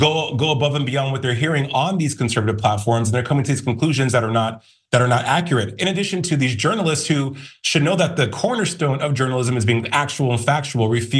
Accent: Albuquerque, New Mexico, United States; I'm from Albuquerque, New Mexico. I am the son of immigrants.

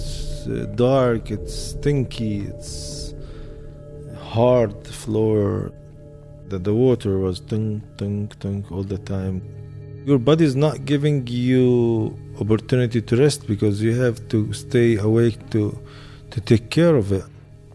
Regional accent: Jerusalem, Palestine; now in Jericho, Palestine; I'm originally from Jerusalem. Now I live in Jericho. I'm 42 years old.

